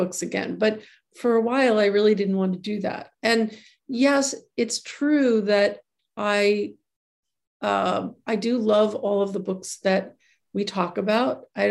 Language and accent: English; New York City, New York, United States; I am suspicious, but then I was born and raised in Manhattan, so it kind of comes with the territory.